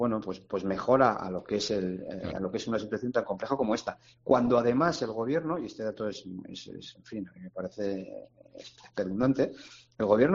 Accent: Navarre, Spain; somos los navarros, los españoles

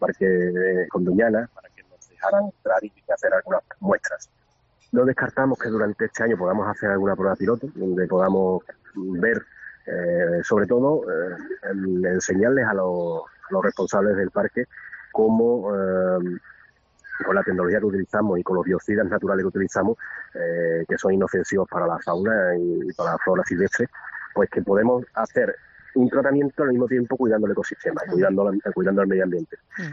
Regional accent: Villarrasa, Andalusia, Spain; invitaros también a mi pueblo, como lo puede ser de otra forma, a Villarrasa

